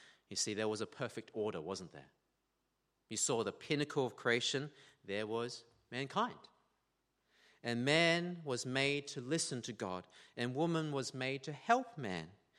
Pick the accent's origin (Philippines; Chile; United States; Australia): Australia; Queensland; You know, I complain about cold building a lot as a Queenslander.